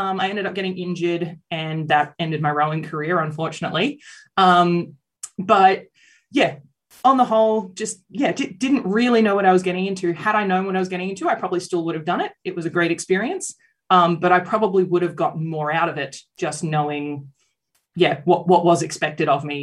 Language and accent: English; Gold Coast, Queensland, Australia; So I grew up on the Gold Coast